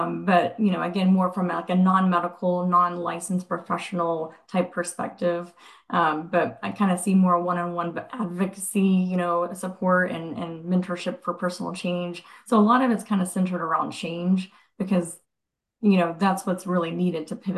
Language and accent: English; Texas, United States; Well, I came from Texas. It was very flat there, so I understand.